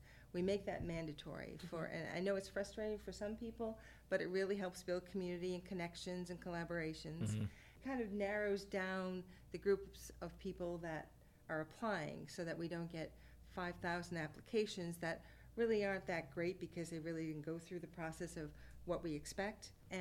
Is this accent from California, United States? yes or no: no; Massachusetts, United States; moved away as an adult; now in Trenton, United States; Well, I'm from Massachusetts. Came down to Princeton to work for a company.